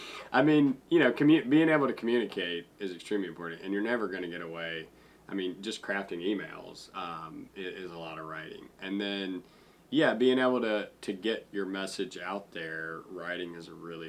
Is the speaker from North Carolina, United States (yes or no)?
no; Georgia, United States; I grew up in Georgia. I grew up going to summer camp here.